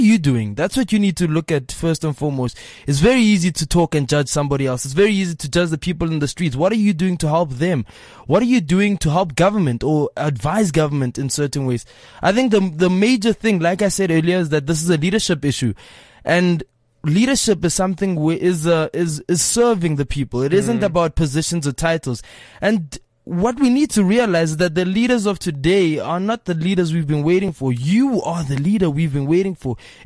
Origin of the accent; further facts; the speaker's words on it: Pretoria, Gauteng, South Africa; I'm from Pretoria, so I'm at ground zero, bro.